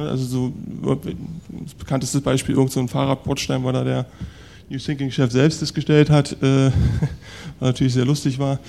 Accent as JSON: {"language": "German", "region": "East Germany", "country": "Germany", "said": "ich komme aus dem Osten"}